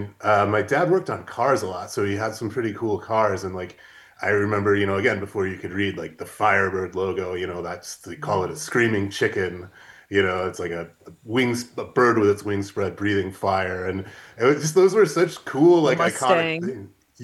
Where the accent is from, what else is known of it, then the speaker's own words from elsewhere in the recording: Griffith, Indiana, United States; I was born in the region, which I think probably most of the listeners know is Northwest Indiana. I was born in Griffith, and I live next to railroad tracks